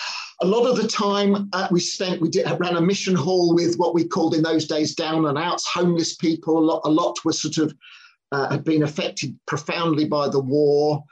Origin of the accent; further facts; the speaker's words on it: High Barnet, London, United Kingdom; born there; I was born in High Barnet, in that's Greater London at the top, and it's at the end of the Northern Line, and that's my house, number 58 Manor Road.